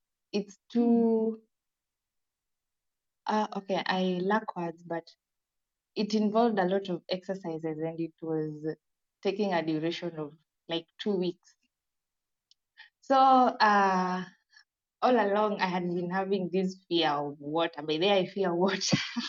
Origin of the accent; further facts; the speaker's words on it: Kenya; from Kenya.